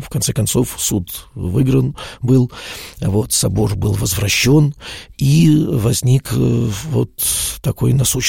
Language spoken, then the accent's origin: Russian; Moscow, Russia; я родился и вырос в Москве